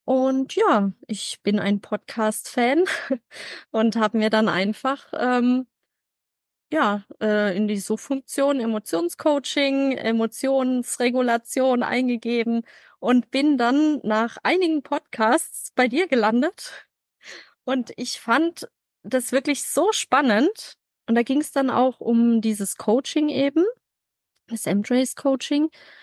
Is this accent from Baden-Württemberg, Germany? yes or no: yes; Karlsruhe, Baden-Württemberg, Germany; 36 Jahre alt. Ich komme aus Karlsruhe